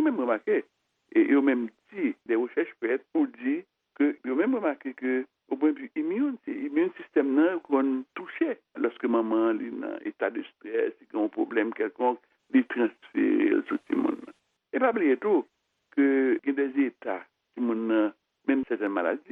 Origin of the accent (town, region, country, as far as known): Haiti